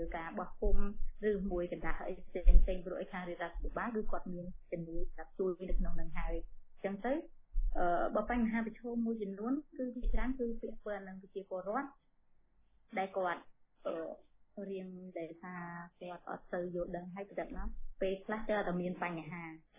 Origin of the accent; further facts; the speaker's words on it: Siem Reap, Cambodia; ដូចជាខ្ញុំអ្នកសៀមរាបដែរ